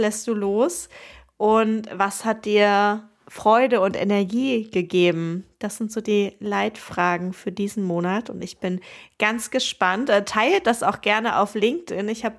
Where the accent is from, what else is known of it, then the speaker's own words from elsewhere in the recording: Saxony-Anhalt, Germany; Und danach die Woche direkt bin ich in Magdeburg, also fast meiner alten Heimat, zumindest schon mal das gleiche Bundesland